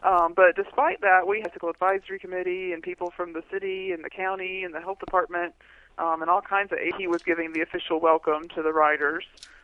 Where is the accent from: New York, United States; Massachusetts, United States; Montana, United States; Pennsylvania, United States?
Montana, United States; Missoula; I came from Missoula, Montana, and there's just rain days all the time, but it's okay.